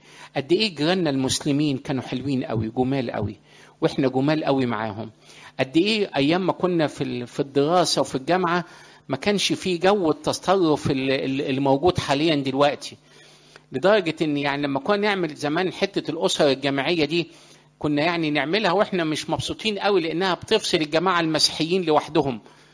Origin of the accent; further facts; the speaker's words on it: Egypt; احنا مش عرب احنا مصريين، ولكن بحكم اللي احنا عايشين في الوسط العربي وعايشين فالثقافة العربية